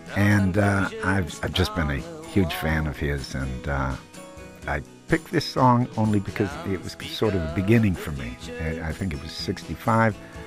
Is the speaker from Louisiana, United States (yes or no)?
no; Wisconsin, United States; You know, I grew up in Wisconsin, and I came from a big family.